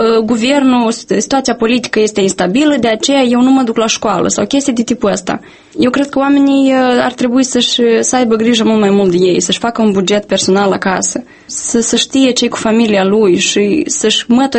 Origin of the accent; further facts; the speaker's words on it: Moldova; dar eu cred că noi avem încă o problemă, ca moldoveni, ca țară